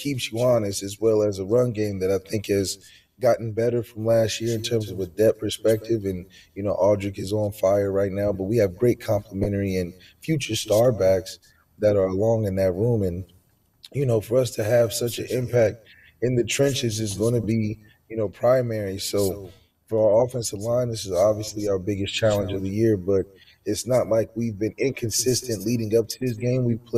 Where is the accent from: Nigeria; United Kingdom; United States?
United States; Ohio; just growing up in Ohio, and what it means to be a Buckeye and be a Buckeye fan.